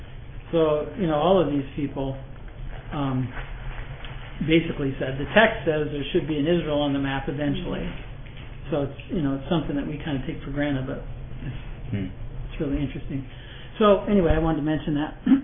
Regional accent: Liverpool, North West England, United Kingdom; J.C. Ryle, who's from my hometown of Liverpool, in 1900

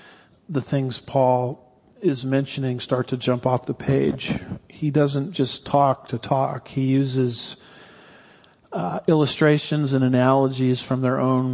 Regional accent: Texas, United States; I mean, I'm an American, I'm a Texan, but my ultimate citizenship is in heaven.

